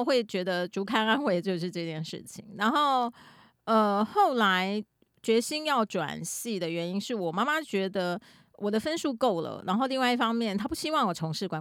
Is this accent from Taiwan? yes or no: yes; Tainan, Taiwan; 其实坦白讲这个对于一个从南部上来我是台南人嘛